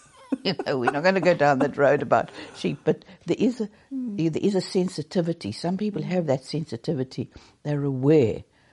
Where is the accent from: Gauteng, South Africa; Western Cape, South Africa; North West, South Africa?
Gauteng, South Africa; Johannesburg; Now, I grew up in Johannesburg, and we had quite a lot of earth tremors, but that was from mining.